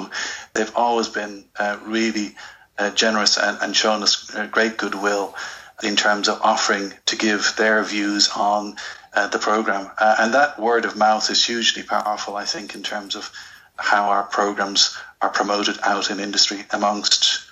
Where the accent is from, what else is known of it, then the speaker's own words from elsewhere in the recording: Ireland; moved away as an adult; now in United Kingdom; When I moved over to the UK from Ireland, I had two qualifications.